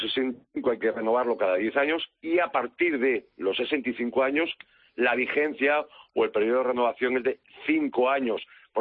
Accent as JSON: {"language": "Spanish", "region": "Galicia", "country": "Spain", "tie": "born or raised there", "said": "Sí, efectivamente, Galicia, provincia de Pontevedra"}